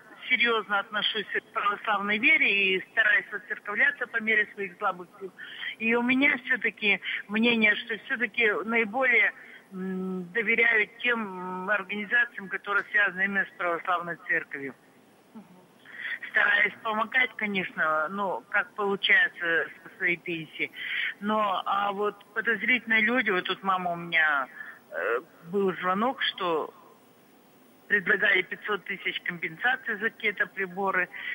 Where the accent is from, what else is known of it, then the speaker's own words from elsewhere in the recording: Sverdlovsk Oblast, Russia; я из Свердловской области.